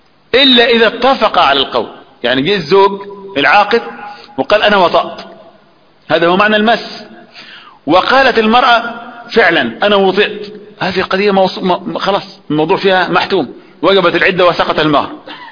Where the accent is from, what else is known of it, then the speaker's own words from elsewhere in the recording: Upper Egypt, Egypt; اللي هي يسموها عندنا في الصعيد أو أخوانا الفلاحين الداية،